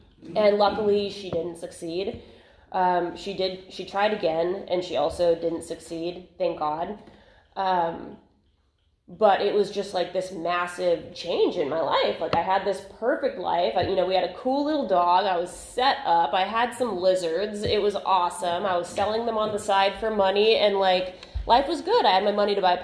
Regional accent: Huntington Beach, California, United States; I grew up in Huntington Beach, which is in Orange County.

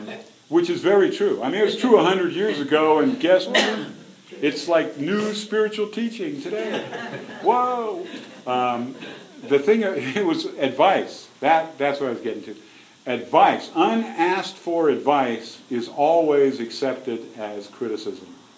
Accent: San Francisco, California, United States; Sorry, I'm from San Francisco, so I'm allowed.

